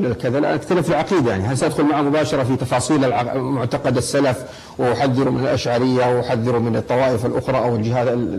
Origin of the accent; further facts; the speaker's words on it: Saudi Arabia; يعني نحن جئنا من المملكة العربية السعودية، مذهبنا الحنبلي،